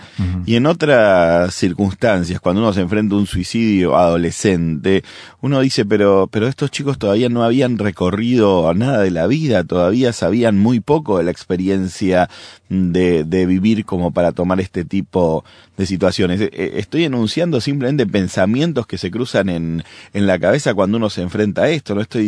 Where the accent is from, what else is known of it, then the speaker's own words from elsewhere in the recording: Argentina; yo soy de Argentina